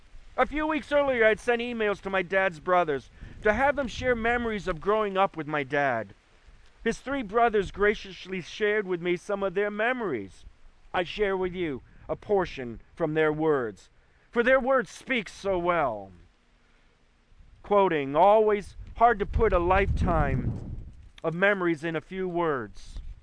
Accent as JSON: {"language": "English", "town": "Decorah", "region": "Iowa", "country": "United States", "tie": "born there", "said": "His heart attack in 1963 was the reason I was born in Decorah and not Albuquerque, New Mexico."}